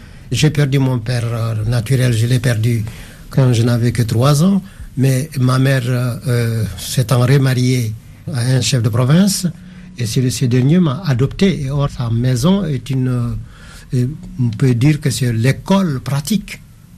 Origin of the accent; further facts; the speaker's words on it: Bandiagara, Mopti, Mali; born there; Je suis né à Bandiagara en 1901. Bandiagara, c'était l'ancienne capitale du Massina sous l'Empire Tokouler. Par ma mère, je suis sénégalais, du Fouta sénégalais, mais par mon père, je suis du Fakala